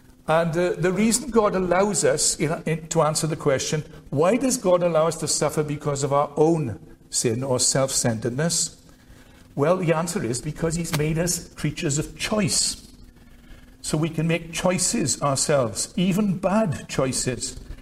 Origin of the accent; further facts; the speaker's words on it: Merthyr Tydfil, Wales, United Kingdom; when I was a teenager growing up in Merthyr